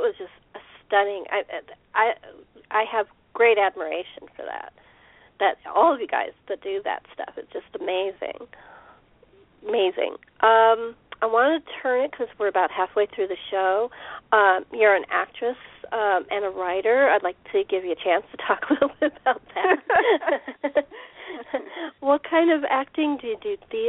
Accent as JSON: {"language": "English", "town": "Los Angeles", "region": "California", "country": "United States", "said": "But then I'm from Los Angeles, so, of course, I would go to a lot of them."}